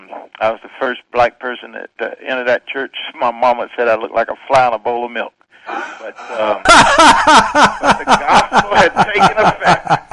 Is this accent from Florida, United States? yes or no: yes; Kissimmee, Florida, United States; born there; also born or lived in New York; I was born in Kissimmee, Florida, before Disney World got there. And my parents was migrant workers coming up north as migrant workers from Florida to New York.